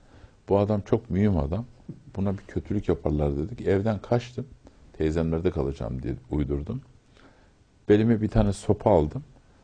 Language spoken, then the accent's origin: Turkish; Istanbul, Turkey; now in Ankara, Turkey; Ve yani ben doğma büyüme İstanbul Fatihliyim.